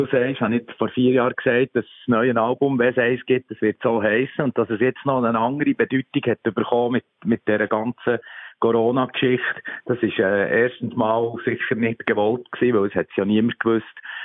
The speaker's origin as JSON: {"language": "German", "region": "Bern", "country": "Switzerland", "accent": "Bernese German", "said": "Und das gehört einfach zu unserem Ja, zu unserem Dialekt, zu unserem Berndeutsch, wart schnell, komm, gang, horti."}